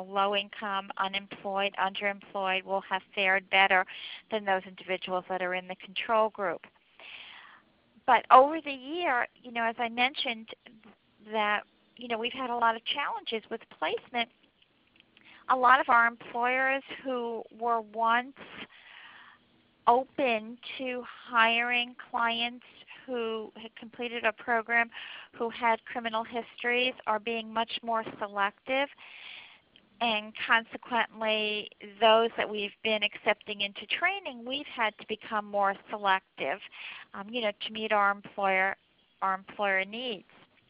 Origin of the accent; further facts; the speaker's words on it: Brooklyn, New York, United States; as a child, I grew up near the Gowanus Canal